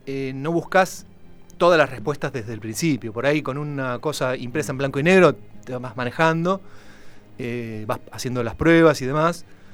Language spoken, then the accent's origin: Spanish; La Plata, Buenos Aires Province, Argentina; somos de La Plata, está, sí, todo bien.